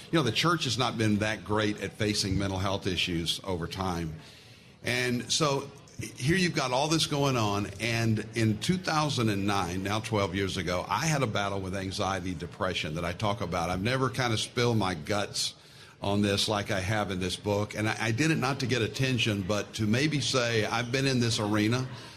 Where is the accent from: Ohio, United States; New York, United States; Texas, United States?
Texas, United States; Fort Worth; now in Plano, United States; Because Fort Worth, I was raised in Fort Worth, Texas. And we were raised to love God and hate Dallas.